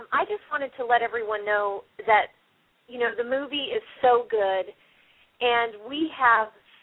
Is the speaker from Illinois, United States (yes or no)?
no; Colorado, United States; now in Alabama, United States; I grew up in Colorado, so I didn't have this race issue, but now we live in Alabama, and it just seems so thick with hatred here.